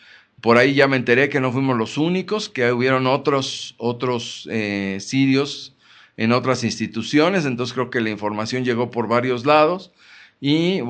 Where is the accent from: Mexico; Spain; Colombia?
Mexico; estamos desafortunadamente como mexicanos acostumbrados a realizar nuestras oraciones